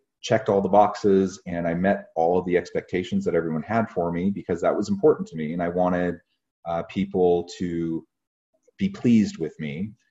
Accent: Oregon, United States; also born or lived in Ohio / Missouri; now in Utah, United States; I was born in Ohio, grew up mostly in Oregon, and then my family moved out to Missouri later in my teenage years. And then I eventually found my way to Utah for school

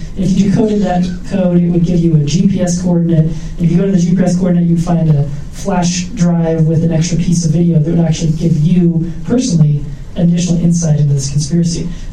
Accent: Mesa, Arizona, United States; I'm from Mesa, Arizona initially, kind of like a hotter version of Utah Valley, and came up to school

